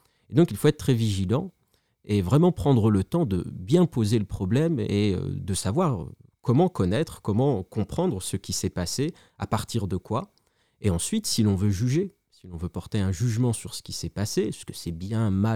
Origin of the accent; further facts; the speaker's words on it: France; qui globalement chez nous en France a plutôt commencé en mars